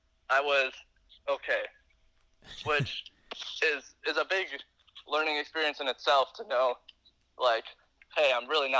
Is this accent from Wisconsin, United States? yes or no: yes; Wisconsin, United States; I'm from Wisconsin. I kind of want to represent, you know, what Wisconsin baseball is all about.